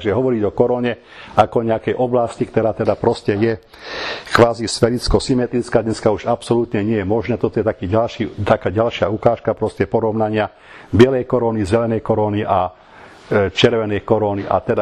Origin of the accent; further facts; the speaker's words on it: Prešov Region, Slovakia; Veľmi rýchle, aby som vám ukázal, že odkiaľ som, čiže to je pohľad na Vysoké Tatry